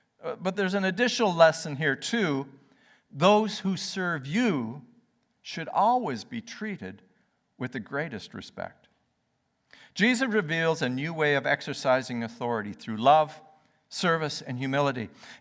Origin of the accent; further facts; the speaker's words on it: Canada; I grew up in Canada, in a Baptist church.